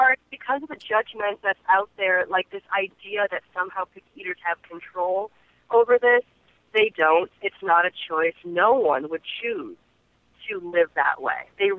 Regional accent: Midwest, United States; growing up in the Midwest in the 70s and 80s were mostly going to be frozen.

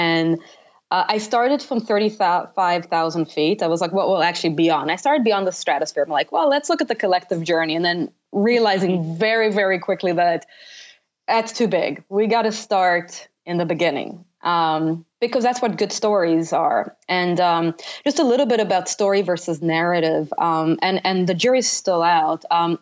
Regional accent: Israel; I was brought up in Israel

